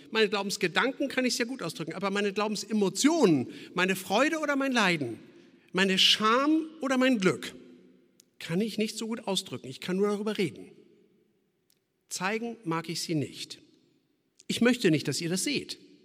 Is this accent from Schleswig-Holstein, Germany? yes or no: yes; Schleswig-Holstein, Germany; born there; denn ich bin hier in Schleswig-Holstein geboren, was ein emotionales Gesamtkonzept bedeutet.